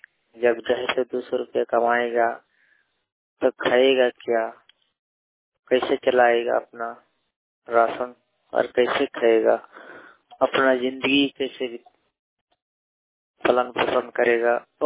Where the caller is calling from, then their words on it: Narayanpur, Jharkhand, India; और मैं रहने वाला रालीबड़ा गांव का पोस्ट पैक थाना पैक नारायणपुर जिला बोकारो झारखंड।